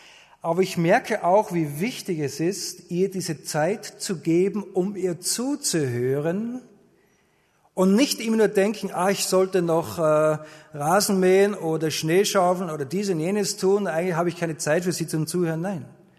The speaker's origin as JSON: {"language": "German", "country": "Austria", "said": "Und bei uns in Österreich, da ist es so, dass die Schafe meistens über den Sommer über auf die Alm hochkommen"}